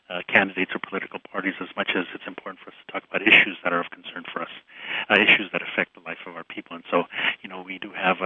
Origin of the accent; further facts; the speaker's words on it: Los Angeles, California, United States; You know, I'm from Los Angeles. We have so many Mexican people there